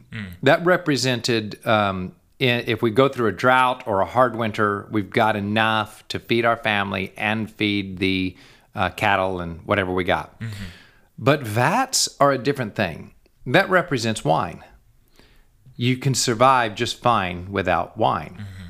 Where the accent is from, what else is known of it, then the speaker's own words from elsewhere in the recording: United States; But the literally, as an American, you're like, yeah, you know, whatever.